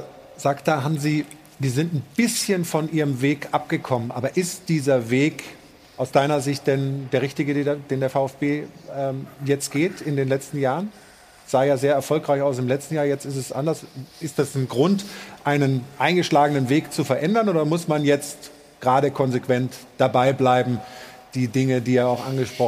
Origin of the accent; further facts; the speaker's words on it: Stuttgart, Baden-Württemberg, Germany; meine Heimatstadt Stuttgart